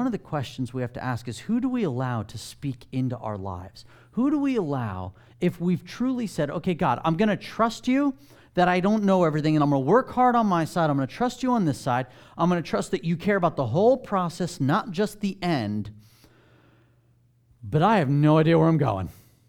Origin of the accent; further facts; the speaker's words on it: New Jersey, United States; I know. We're from New Jersey. Arm's length is plenty.